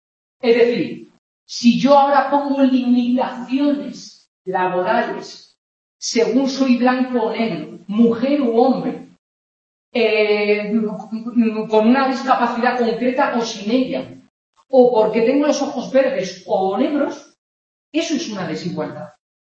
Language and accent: Spanish; Spain; born there; yo no he elegido ni siquiera vivir en España. Nací en España porque mis padres me trajeron al mundo en España.